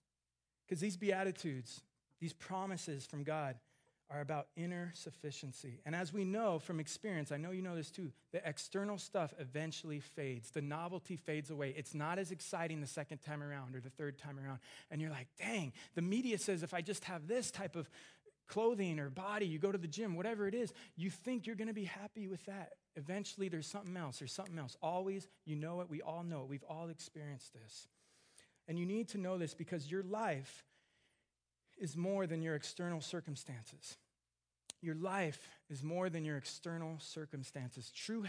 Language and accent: English; San Bernardino, California, United States; this is what I always wanted growing up in the IE, growing up in San Bernardino. I wanted a good job. I wanted to have a convertible. I wanted to live in Orange County.